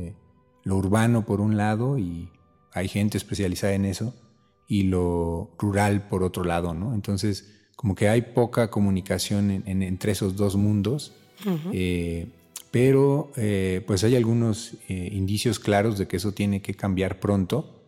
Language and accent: Spanish; Mexico City, Mexico; born there; also born or lived in Baja California; De la Ciudad de México, nací en la Ciudad de México y viví unos tres años en Baja California, muy cerca de la frontera con Estados Unidos.